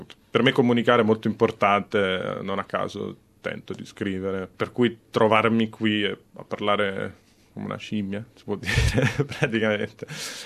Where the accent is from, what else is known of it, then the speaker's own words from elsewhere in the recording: Rome, Lazio, Italy; Appunto io vengo da Roma, che è una città super caotica